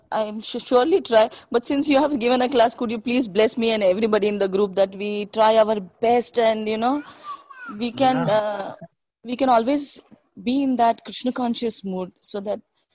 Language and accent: English; Pittsburgh, Pennsylvania, United States; I'm from Pittsburgh, Prabhuji.